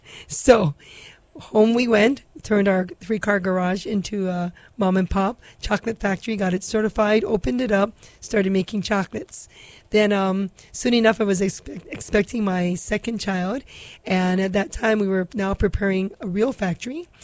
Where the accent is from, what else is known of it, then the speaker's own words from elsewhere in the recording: Maili, Hawaii, United States; I'm a local Tita girl, and I'm from Maile and very proud of being from Maile. And back then it was Maile and it wasn't Maile. So I was born and raised in Maile in 1959. And in 1963, around that time, we did move